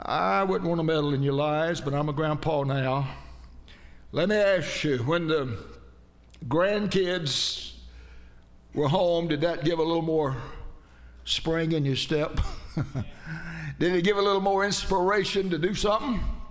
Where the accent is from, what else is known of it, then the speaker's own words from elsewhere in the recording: Haines City, Florida, United States; also born or lived in South Georgia; When I was a kid, we moved to Florida from South Georgia. In South Georgia, we had a creek, but you couldn't hardly get your feet wet in it. And we came down here to the Haines City where we got lakes everywhere.